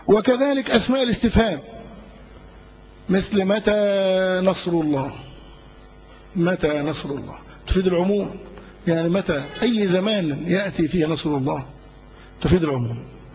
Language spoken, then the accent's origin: Arabic; Egypt; عندنا فقط في مصر